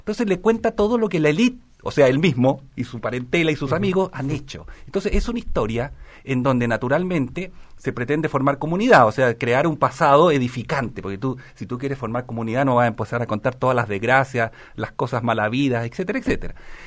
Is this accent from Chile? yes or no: yes; Chile; la forma en que somos los chilenos